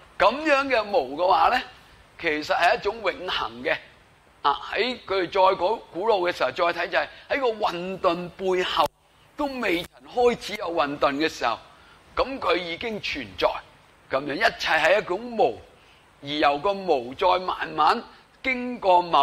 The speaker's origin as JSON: {"language": "Cantonese", "country": "China", "said": "我哋中国人咧，好似话，唉，简简单单咧，即系冇乜脑"}